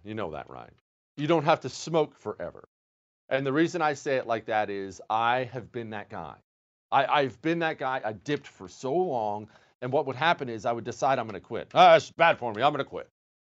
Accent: Montana, United States; But I'll tell you, I grew up in Montana. Well, much of my life in Montana.

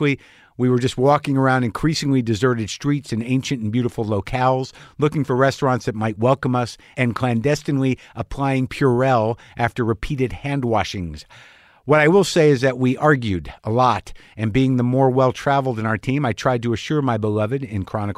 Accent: New Jersey, United States; also born or lived in New York; I'm of Irish heritage, originally from North Jersey / New York.

